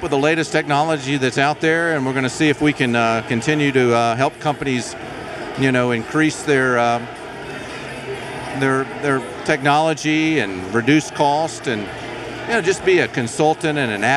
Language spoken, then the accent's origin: English; Kentucky, United States; In Tennessee, even though I'm from Kentucky